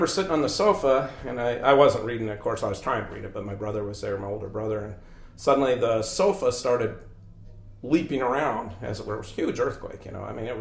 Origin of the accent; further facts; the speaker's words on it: Cordova, Alaska, United States; I was born in Cordova in 1960, and the earthquake was in 64. Cordova was, I believe, the closest town to the epicenter of the earthquake that there was in Alaska, anyway.